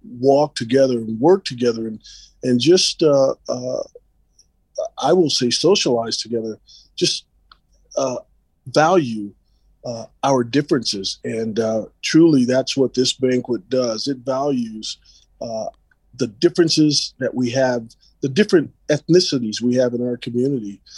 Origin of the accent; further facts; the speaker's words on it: Utah, United States; You know, I know they have done things in Utah, and I grew up in the Salt Lake Ogden area, but I have a lot. My family is from back east